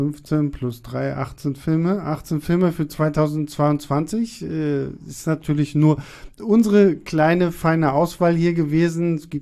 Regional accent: Rostock, Mecklenburg-Vorpommern, Germany; ich bin in Rostock aufgewachsen und wir haben da jetzt so zwei Kinos.

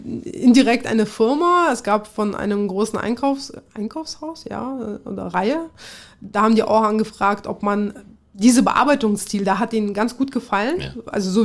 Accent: Kazakhstan; also born or lived in Tajikistan; now in Germany; Ich bin in Tadschikistan geboren. Dann gab es dort ja einen 5-jährigen Bürgerkrieg. In der Zeit sind wir nach Kasachstan gefahren und ich bin dort quasi mit aufgewachsen. Und im Jahr 2000 sind wir als Spätaussiedler nach Deutschland gekommen. Also weil meine Großeltern sind jeweils deutsch.

